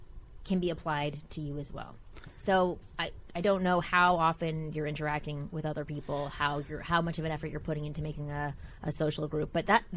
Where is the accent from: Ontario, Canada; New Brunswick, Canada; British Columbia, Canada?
Ontario, Canada; Toronto; I'm from Toronto.